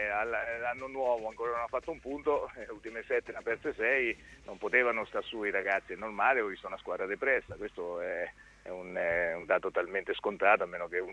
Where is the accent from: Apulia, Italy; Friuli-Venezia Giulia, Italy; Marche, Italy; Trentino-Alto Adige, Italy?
Marche, Italy; Tolentino; Io da Maceratese, da Tolentinate.